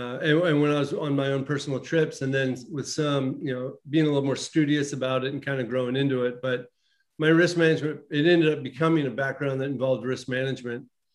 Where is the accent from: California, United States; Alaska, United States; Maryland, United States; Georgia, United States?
Alaska, United States; I'm from Alaska, and I grew up in the mountains in Alaska.